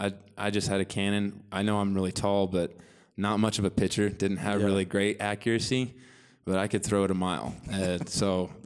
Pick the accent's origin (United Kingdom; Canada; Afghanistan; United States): United States; Bolivar, Missouri; So I'm from Bolivar, Missouri originally, which is the next biggest town close to there is Springfield, which is in the southwest corner of Missouri.